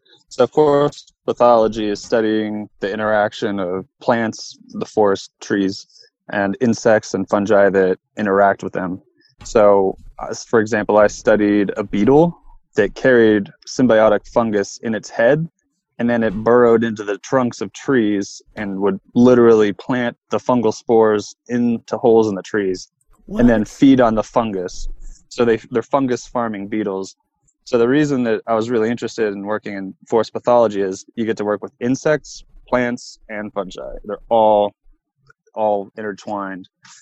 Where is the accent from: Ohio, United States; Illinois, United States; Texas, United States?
Ohio, United States; Cincinnati; Well, I'm from Ohio. I'm from around Cincinnati, Ohio.